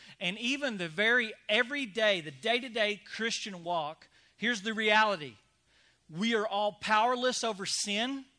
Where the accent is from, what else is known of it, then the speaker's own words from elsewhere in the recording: the South, United States; hey, I was raised Baptist in the South. I love Baptist in the South.